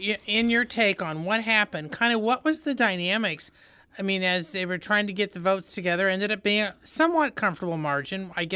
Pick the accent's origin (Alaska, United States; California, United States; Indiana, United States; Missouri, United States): Indiana, United States; I'm from Indiana, but I've been here.